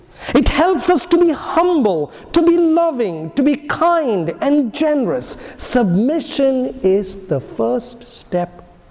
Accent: India; So, for example, as an Indian, I would love to drive on the left side of the street, but I don't.

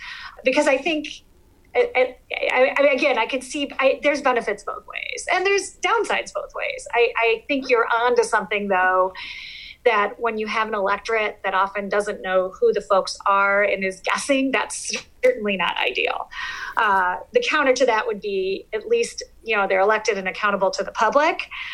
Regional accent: Michigan, United States; So I'm from West Michigan. A lot of people are Dutch.

